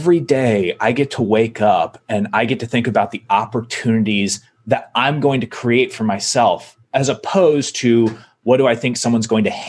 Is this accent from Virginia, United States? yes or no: yes; Virginia, United States; also born or lived in Colorado / Maryland / Michigan / Texas; I moved around a lot as a kid. So my dad was an FBI agent and I was born in Colorado, lived in Maryland, Michigan, Texas, finally settling in Virginia.